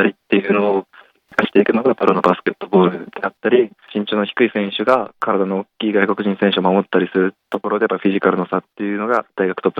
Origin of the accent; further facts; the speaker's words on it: Miyazaki, Japan; 地元が宮崎県っていうところで、地元の方々に恩返しをするために